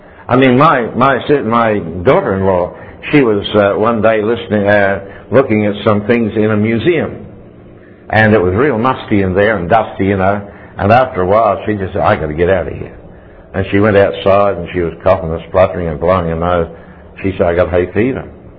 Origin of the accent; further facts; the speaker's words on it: Australia; I'm an angel from Australia. I'm just simply a messenger from Australia, that's all.